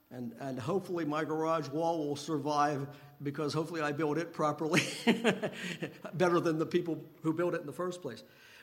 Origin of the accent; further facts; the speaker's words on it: Bridgewater, Pennsylvania, United States; I grew up in Bridgewater.